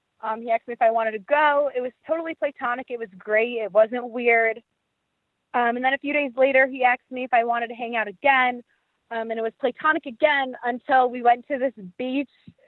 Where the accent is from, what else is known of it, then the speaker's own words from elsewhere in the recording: New York, United States; I'm originally from New York.